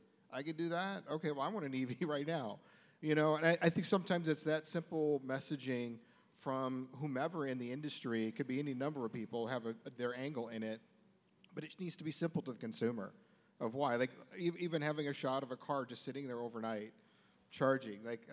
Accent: Midwest, United States; I'm that's my old school. I'm from the Midwest.

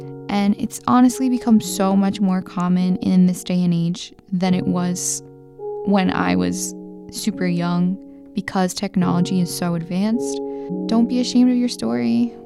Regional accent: New York, United States; I was from New York and he was from California.

